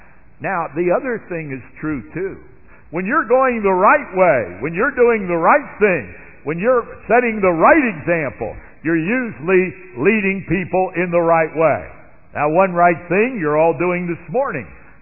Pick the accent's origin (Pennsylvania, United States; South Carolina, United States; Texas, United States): Pennsylvania, United States; when I grew up near Philadelphia, the Philadelphia Athletics would play.